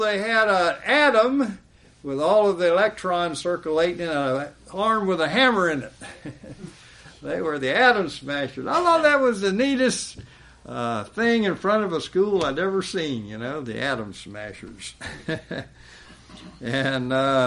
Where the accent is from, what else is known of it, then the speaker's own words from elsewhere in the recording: Savannah, Georgia, United States; And my hometown, Savannah, was considered to be a major target as such an assault came about. Because there in Savannah, for one thing, we had a SAC Air Force base. It was right near my house.